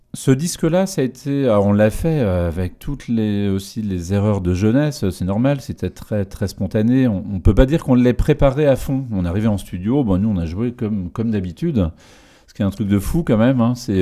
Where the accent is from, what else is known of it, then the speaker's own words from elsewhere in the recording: Pays de la Loire, France; born there; Je suis né en Loire-Atlantique, j'habite toujours en Loire-Atlantique.